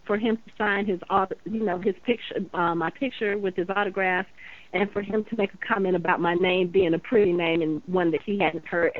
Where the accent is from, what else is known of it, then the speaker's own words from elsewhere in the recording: Atlanta, Georgia, United States; You know, growing up in Atlanta, I've always heard about Dragon